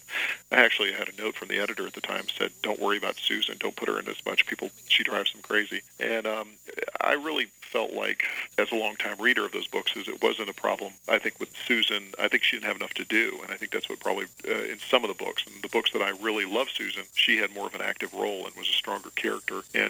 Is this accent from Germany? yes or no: no; Alabama, United States; I was born in Alabama, and I went to spend most of my life in Alabama, but for a few years when I was young, I lived different places as my dad's job took him to different areas as a football coach